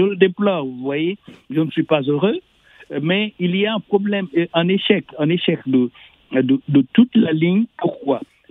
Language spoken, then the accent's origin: French; Niger; Comme je vous ai dit, je suis nigérien.